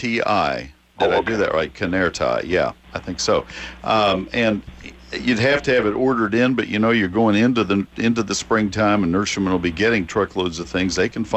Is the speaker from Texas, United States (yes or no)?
yes; Texas, United States; The old-fashioned American arborvitae that we grew when I was growing up in Texas, that was commonplace in landscapes.